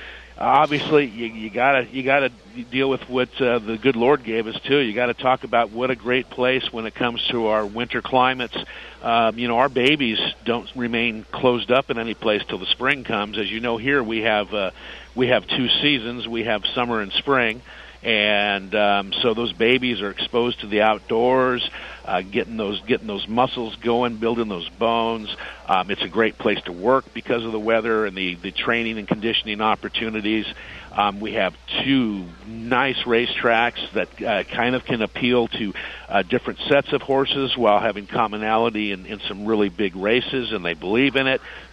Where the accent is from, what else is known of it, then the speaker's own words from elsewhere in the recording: West Coast, United States; now in Florida, United States; I did most of my growing up in the West Coast and a lot of time in California and L.A. Nothing gets more laid back than over here in Florida.